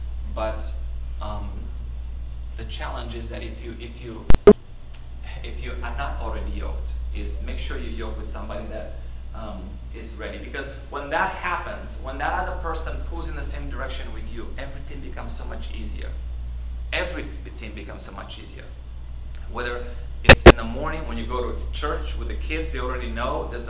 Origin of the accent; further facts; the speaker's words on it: Romania; when I was growing up in Romania, when I became a Christian, I was 19.